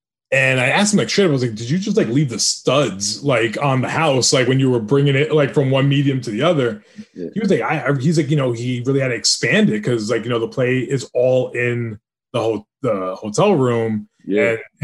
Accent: Bronx, New York, United States; born there; now in Jersey City, United States; I mean, I was born in the Bronx and I live in Jersey City.

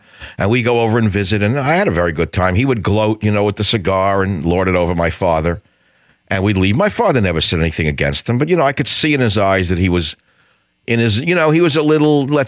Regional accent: New York City, New York, United States; moved away as an adult; also born or lived in Fiji; And then I left home. I moved away from New York City. I went and did my thing collecting plants, working for my graduate degrees. Thousands of miles away.

